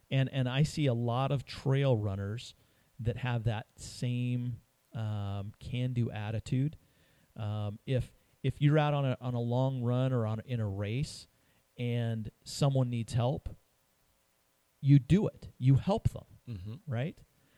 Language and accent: English; Rocky Mountains, United States; I grew up in the Rocky Mountains, and I was surprised that I had never been to the San Juan Mountains